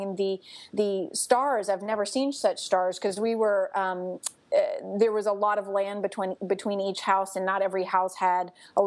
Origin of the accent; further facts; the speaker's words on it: New Orleans, Louisiana, United States; moved away as an adult; also born or lived in Seattle; So I'm from New Orleans, but when I got back from the Peace Corps, I moved out to Seattle